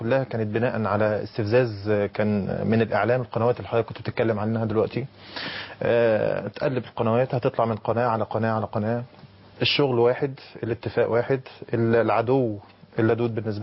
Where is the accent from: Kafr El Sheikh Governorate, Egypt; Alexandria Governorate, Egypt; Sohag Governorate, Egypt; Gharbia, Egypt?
Alexandria Governorate, Egypt; Alexandria; أنا من جذور صعيدية، يعني الجذور صعيدة، بس أنا اتولدت في اسكندرية وعشت طول عمري فيها يعني.